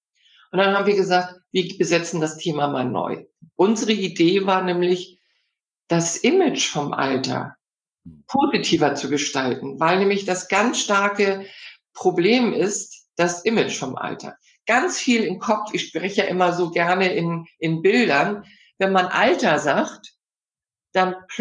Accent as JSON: {"language": "German", "region": "Hamburg", "country": "Germany", "said": "Ja, ich bin ja schon stolze 65 Jahre alt. Hab gelernt, ich komme ja aus Hamburg"}